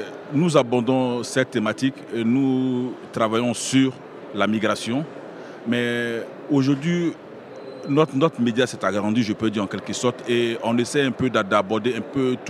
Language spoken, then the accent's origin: French; Côte d’Ivoire; now in Tunisia; ivoirien résident en Tunisie depuis 2013.